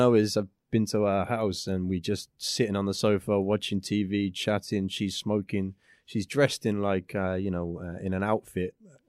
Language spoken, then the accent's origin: English; England, United Kingdom; England, yeah.